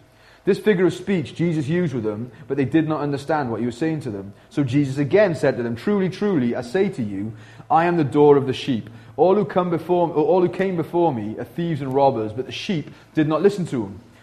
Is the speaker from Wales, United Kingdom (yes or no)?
yes; Pontypool, Wales, United Kingdom; I grew up in Pontypool, and I grew up quite an aggressive young man.